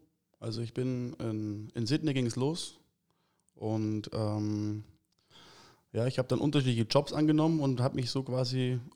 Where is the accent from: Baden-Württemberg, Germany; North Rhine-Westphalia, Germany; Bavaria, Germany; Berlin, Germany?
Bavaria, Germany; Germering; also born or lived in Munich; Ich bin in München geboren, bin zwar Germering-Puchheim dann aufgewachsen, aber jetzt wohne ich in München.